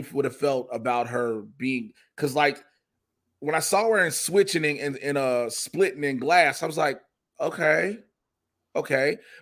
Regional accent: Chicago, Illinois, United States; Super Spreader number two is happening right now in my hometown of Chicago.

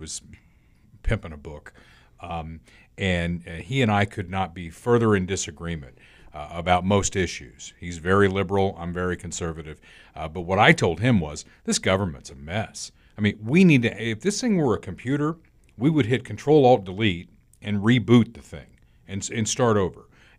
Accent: Indiana, United States; includes my home state of Indiana.

